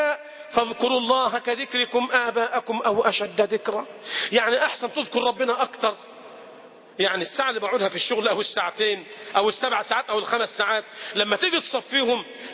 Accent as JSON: {"language": "Arabic", "country": "Egypt", "said": "بلدنا مصر"}